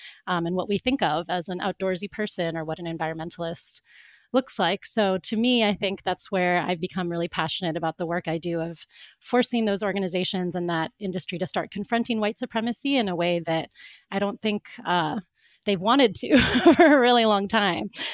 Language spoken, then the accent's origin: English; Florida, United States; I know for me, when I grew up in Florida, and it was just pretty much standard